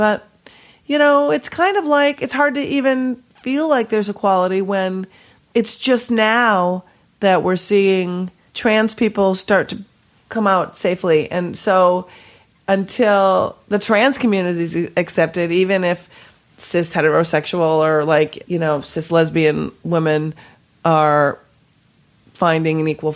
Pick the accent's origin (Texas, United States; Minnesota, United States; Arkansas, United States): Minnesota, United States; I was born and raised in Minnesota. My father is 100% Swedish. His parents came from Lund.